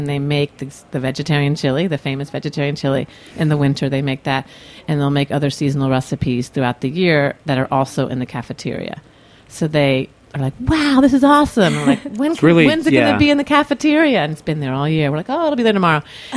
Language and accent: English; Florida, United States; And so we really hope to be, that's my home state. So I don't know sort of how that all happened. But we hope to be doing a lot more work in Florida and really around this country.